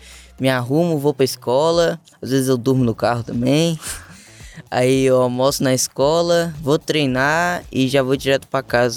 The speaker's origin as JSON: {"language": "Portuguese", "town": "Sobradinho", "country": "Brazil", "tie": "born there", "said": "Nasci em Itapuã, Sobradinho."}